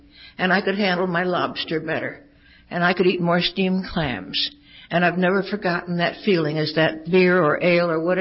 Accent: Pennsylvania, United States; born there; And I was born in Pennsylvania. I'm an only child.

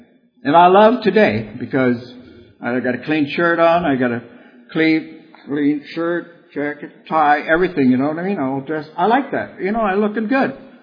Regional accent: Berlin, Germany; English is a second language; I grew up in Berlin, a big city.

